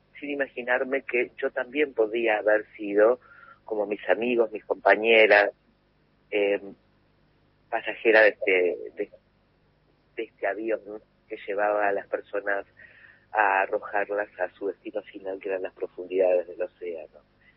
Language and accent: Spanish; Argentina; lo que nosotros tenemos que hacer aquí como argentinos?